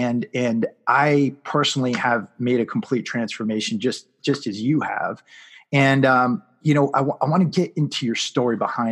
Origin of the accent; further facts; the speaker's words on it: New England, United States; And growing up in New England, that was a story that was ingrained in my DNA.